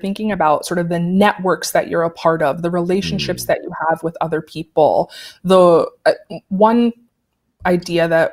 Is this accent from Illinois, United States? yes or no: no; New York City, New York, United States; Growing up in New York City, you know, you take the subways